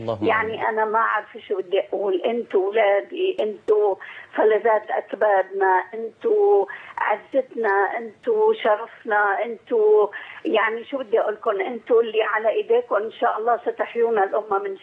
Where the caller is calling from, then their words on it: Qatar; أنا من قطر عم بتكلم.